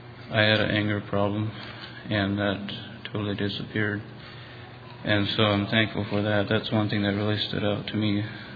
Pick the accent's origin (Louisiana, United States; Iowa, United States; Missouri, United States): Missouri, United States; now in Pennsylvania, United States; from Central Missouri. I've actually been living in Pennsylvania for the last 4.5 months, moved in here because I have a special friend in here, I guess.